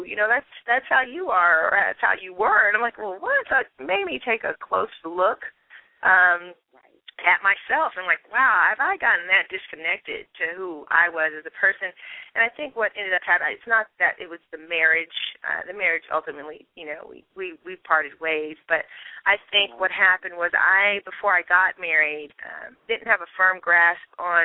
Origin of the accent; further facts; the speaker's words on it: San Francisco, California, United States; a lot of friends I'm from San Francisco. So I grew up kind of in a melting pot.